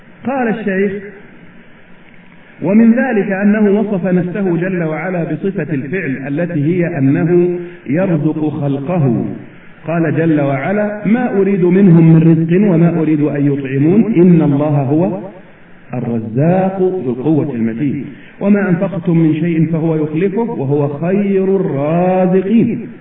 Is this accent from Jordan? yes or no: no; Egypt; هذا مثل دارج عندنا في مصر